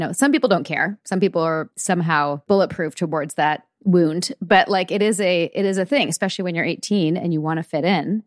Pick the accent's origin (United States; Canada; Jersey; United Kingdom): Canada; Wait, I'm Canadian.